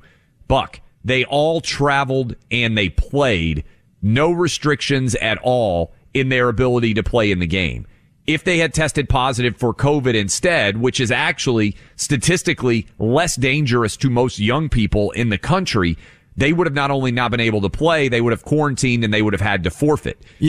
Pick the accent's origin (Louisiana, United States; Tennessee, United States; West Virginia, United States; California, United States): Tennessee, United States; My home state of Tennessee, where I am licensed to practice law, Sixth Circuit.